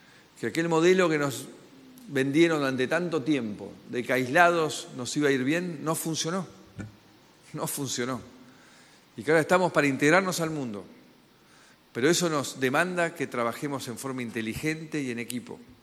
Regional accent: Argentina; lo que somos los argentinos

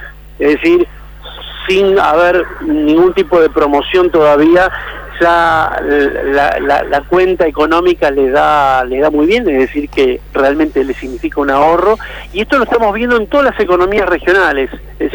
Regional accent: Rosario, Santa Fe, Argentina; now in Buenos Aires, Argentina; originalmente soy de Rosario, Santa Fe.

